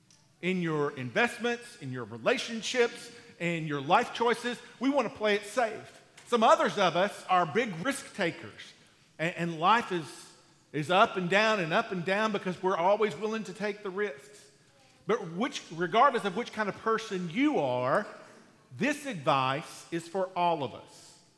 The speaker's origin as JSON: {"language": "English", "country": "United States", "tie": "born or raised there", "said": "Where I lived, I grew up near the Red River, the river that divides Texas from Oklahoma there."}